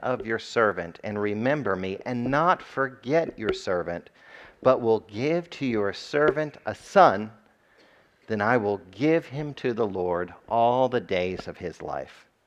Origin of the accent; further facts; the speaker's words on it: United States; I think that's because I'm an American through and through.